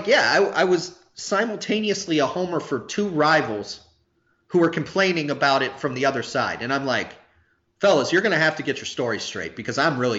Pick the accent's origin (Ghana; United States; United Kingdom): United States; Cincinnati, Ohio; now in Indianapolis, United States; Again, I went to Ohio State. I grew up in Cincinnati. I live in Indianapolis now. I'm a Big Ten guy.